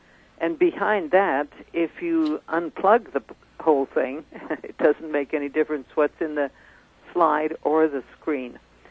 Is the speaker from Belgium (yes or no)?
no; India; Yeah, I was born in raised in India.